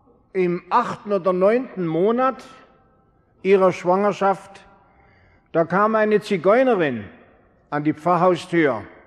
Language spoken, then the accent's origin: German; Karlsruhe, Baden-Württemberg, Germany; Es war in meiner Heimatstadt, Karlsruhe.